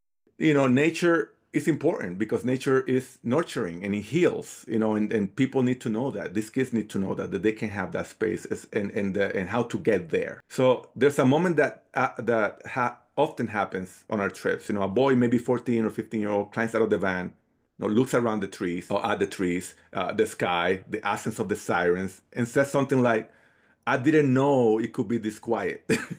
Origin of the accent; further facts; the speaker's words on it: Santo Domingo, Dominican Republic; also born or lived in Bonao; I grew up in the Dominican Republic, right? I was born and raised there. When I was little, I grew up in the capital with my mother in Santo Domingo, but I would go often to see, to visit my family in Bonao.